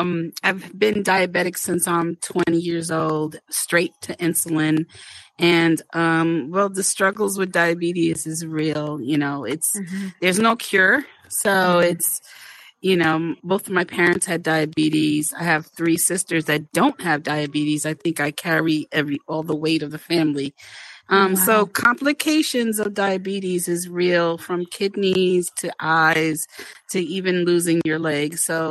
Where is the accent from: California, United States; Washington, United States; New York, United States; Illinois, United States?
New York, United States; I'm originally from New York